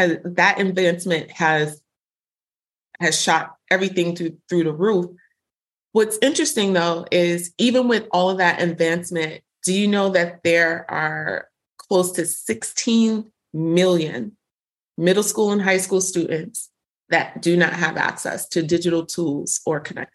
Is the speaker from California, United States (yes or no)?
no; Brooklyn, New York, United States; accent: Brooklyn; That's my Brooklyn accent.